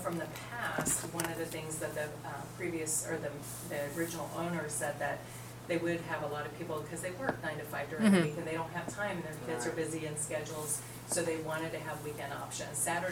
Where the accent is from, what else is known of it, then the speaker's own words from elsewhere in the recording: Tipp City, Ohio, United States; I've been in the wellness industry for 25 years. I'm from Tip City. I've lived there for 31 years.